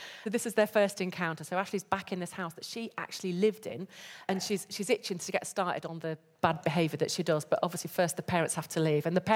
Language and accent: English; York, Yorkshire and the Humber, United Kingdom; I'm from Yorkshire originally myself as well, but from York.